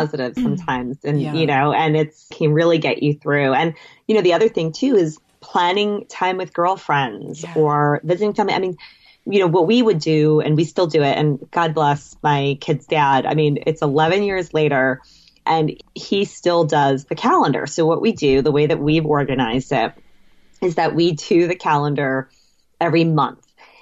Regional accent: Boston, Massachusetts, United States; now in New York, United States; I'm from the Boston area. My kid's dad is from New York. We were living in New York.

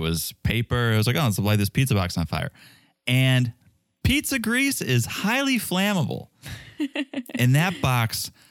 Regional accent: Connecticut, United States; Like growing up in Connecticut, I used to be like, absolutely not.

